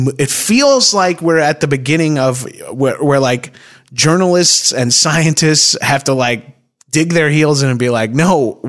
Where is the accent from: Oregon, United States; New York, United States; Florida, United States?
New York, United States; I'm from New York, obviously